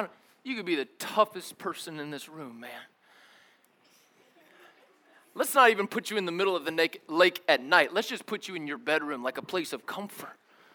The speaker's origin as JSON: {"language": "English", "region": "Tennessee", "country": "United States", "tie": "born or raised there", "said": "I don't know why I slipped into the country twang when I said that. I meant no disrespect, all right? I grew up in East Tennessee."}